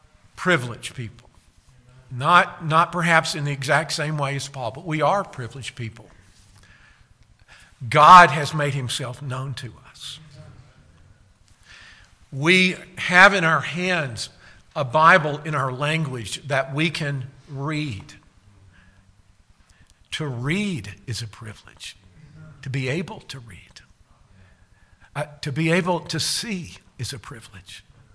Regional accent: Hartselle, Alabama, United States; I remember as a teenager growing up in North Alabama, Hartsell, Alabama. Our home was up on a hill. They call it Hartsell Mountain, just a little hill.

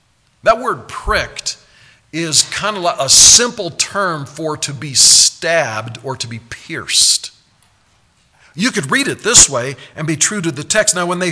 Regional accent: Omaha, Nebraska, United States; we moved to Omaha, and we were there until I was 9 years old, so 8 years in Omaha, Nebraska. And growing up in Omaha was kind of an interesting thing.

